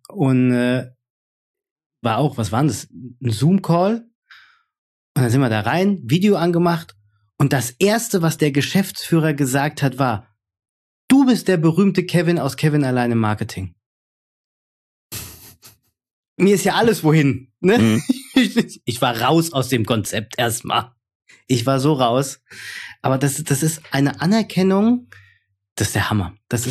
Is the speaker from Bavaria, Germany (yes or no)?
no; Hesse, Germany; bin halt aus Hessen